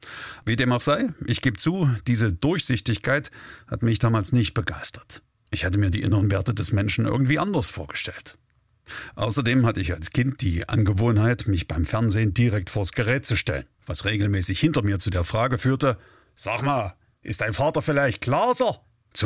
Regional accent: Halle, Saxony-Anhalt, Germany; Ich meine, ich bin Hallenser und selbst unsere Klasse war dort.

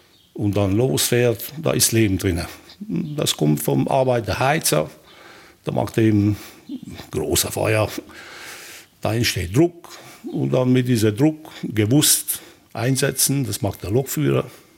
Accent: Sopron, Győr-Moson-Sopron, Hungary; in Schopron, in meiner Heimat

